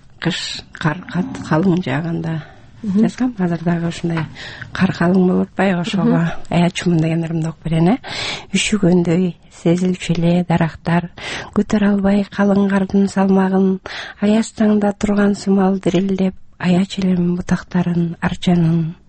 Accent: Naryn Region, Kyrgyzstan; now in Osh, Kyrgyzstan; Мен эми Оштун келинимин, өзүм нарындыкмын.

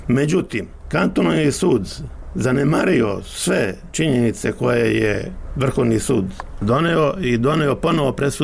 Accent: Kosovo; now in Bosnia and Herzegovina; Inače sam rodom sa Kosova, ali sam ovdje došao 1969. godine u Bosni, kada u Bosni nije bilo ni 100 km asfaltnih puteva, asfalta

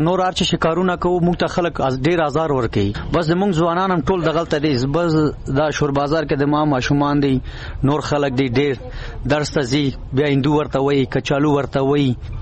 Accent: Gardez, Paktia, Afghanistan; زه د پکتیا یم د ګردیز یم زړه بازار یم د افوش دغلته یم

